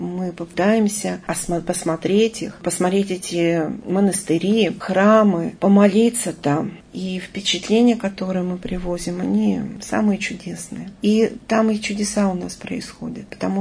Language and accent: Russian; Yekaterinburg, Sverdlovsk Oblast, Russia; И начинаем тихонечко ему объяснять, что мы из Екатеринбурга